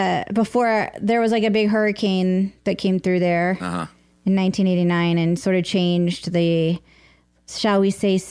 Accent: Sullivan's Island, South Carolina, United States; Yeah, and I grew up on Sullivan's Island. Which is the neighboring island to Isle of Palms.

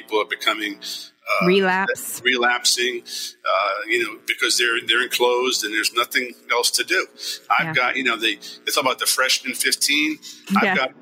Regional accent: New York City, New York, United States; born there; Sure. I was actually born in New York City.

